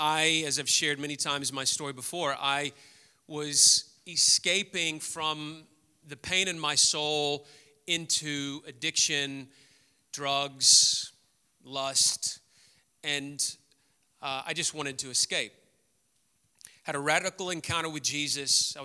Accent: Memphis, Tennessee, United States; I grew up in Memphis, lived in Memphis my whole life, and never once visited Graceland

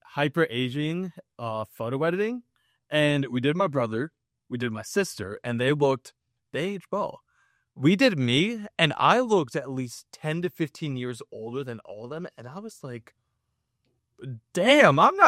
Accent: Rockville Centre, New York, United States; I grew up on Long Island in Rockville Center, lived there for about 18 and 19 years before my parents moved up here

